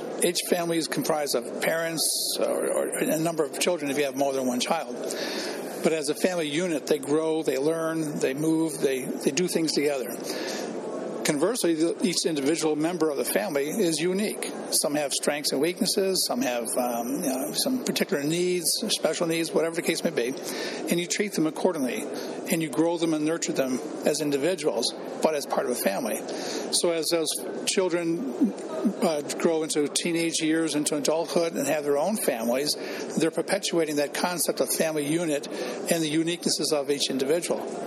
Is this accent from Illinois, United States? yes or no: yes; Chicago, Illinois, United States; I grew up in Chicago, but I grew up in a neighborhood, the South Side, so I associated with the South Side as my neighborhood.